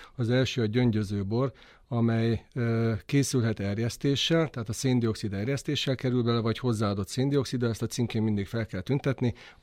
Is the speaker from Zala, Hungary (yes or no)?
no; Zebegény, Pest, Hungary; azért, mert a Dunakanyarból származom, Zebegényben születtem